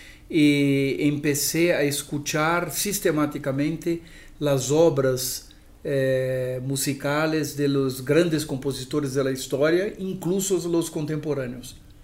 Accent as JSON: {"language": "Spanish", "region": "São Paulo", "country": "Brazil", "second_language": "Spanish", "lives_now": "Morelia, Mexico", "said": "Yo nací en São Paulo, de Brasil. Soy un típico paulista, una típica persona de São Paulo que nació en una metrópolis donde existen muchas influencias de muchas tendencias diversas del arte contemporáneo."}